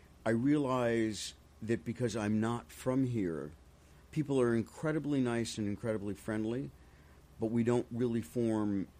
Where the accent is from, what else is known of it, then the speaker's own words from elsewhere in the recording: Minneapolis, Minnesota, United States; I grew up in Minneapolis